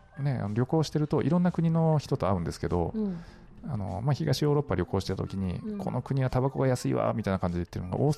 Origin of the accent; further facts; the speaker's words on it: Nagasaki, Japan; 結構長崎でも作ってるんですよ、もう減りましたけどね、島原半島、私のふるさと、あっちの方でも作ってますし